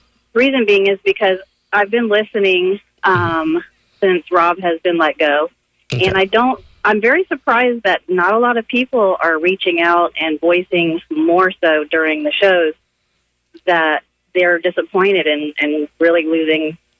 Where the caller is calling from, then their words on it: Tampa, Florida, United States; … in Tampa.